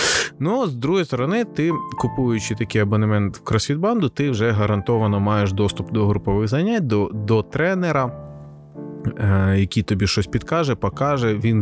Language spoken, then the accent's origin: Ukrainian; Rivne, Rivne Oblast, Ukraine; now in Kyiv, Ukraine; Я з Рівного, і в нас там дуже широко розповсюджений суржик. Я, переїхавши в Київ, почав вчитись розмовляти більше українською. Но до сих пір я забуваю деякі слова.